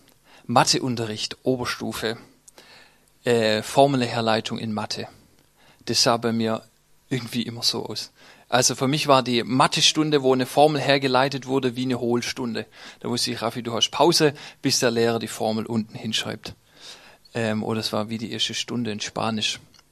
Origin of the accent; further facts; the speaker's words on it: Baden-Württemberg, Germany; Ich bin angestellt in Stuttgart. Ich komme zwei Nachbarorte von Hülben, wenn das jemand was sagt. Schwäbische Alb.